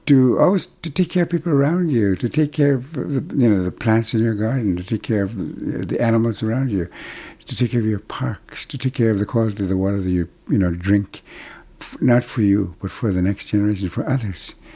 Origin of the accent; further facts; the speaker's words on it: Brochet, Manitoba, Canada; first language Cree; English is a second language; Fortunately for me, electricity didn't arrive in my hometown of Old Brochet until the summer of 1973, when I was 21. Too late for me to lose my language, which is how and why my Cree survived unscathed.